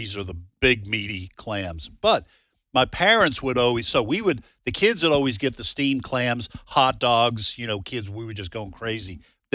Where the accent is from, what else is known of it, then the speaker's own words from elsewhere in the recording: New Hampshire, United States; also born or lived in Peabody / Wakefield; I basically grew up, was born, lived for several years in the Boston area, Peabody and Wakefield. But I grew up in New Hampshire.